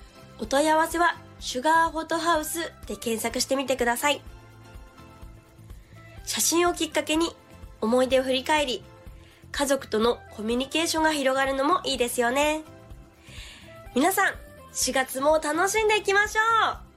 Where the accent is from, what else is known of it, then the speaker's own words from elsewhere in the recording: Koshiji, Niigata, Japan; 実は最近私の地元越路町で素敵なカメラマンさんに出会いました。